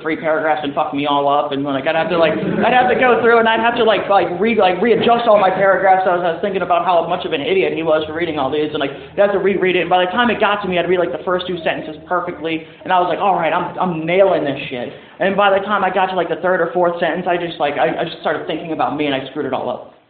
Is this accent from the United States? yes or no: yes; Saint Paul, Minnesota, United States; I was born in St. Paul, Minnesota, kind of, like, grew up there.